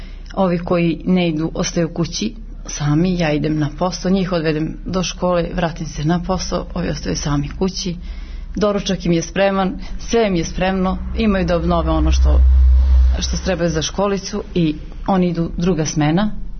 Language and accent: Serbian; Mitrovica, Mitrovica District, Kosovo; born there; now in Zvečan, Kosovo; Već 13 godina živim u Zvečanu, pa ja mislim da je, iako sam rođena u Mitrovici